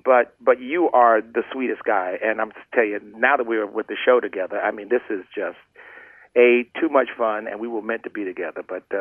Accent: Houston, Texas, United States; he made me feel like we grew up together back in Houston, Texas.

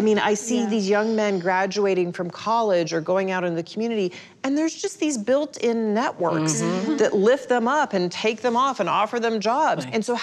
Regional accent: Dallas, Texas, United States; I grew up in Dallas.

